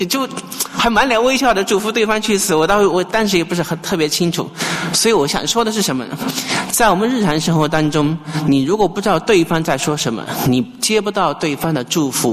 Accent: China; OK 棒是我们大陆人说的创可贴

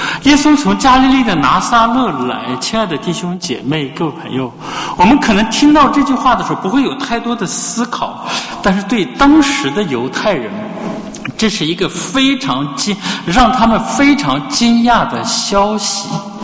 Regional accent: Qinghai, China; 他一听说我是青海的，就叹气说，哎，那个地方太酷了。那次经历让我开始意识到，原来我的家乡在别人的眼里是如此的贫穷和落后

